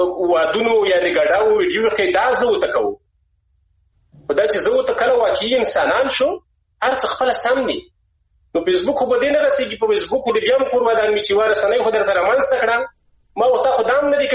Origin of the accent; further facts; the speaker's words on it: Afghanistan; زه پښتون یم یا زه افغان یم،